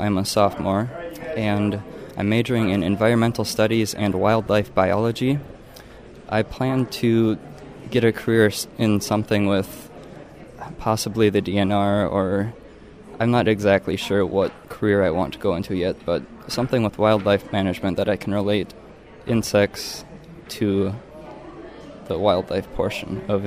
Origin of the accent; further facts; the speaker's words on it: Lamberton, Minnesota, United States; Well, I grew up in Lamberton, Minnesota.